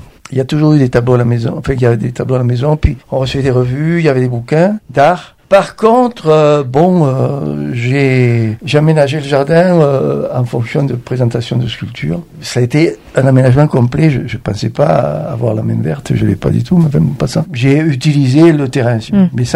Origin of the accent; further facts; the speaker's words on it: Paris, Île-de-France, France; Bon, et puis parisien. Alors, quand je suis à Paris, on me dit que j'ai l'accent du Midi, et comme je suis ici, on me dit que j'ai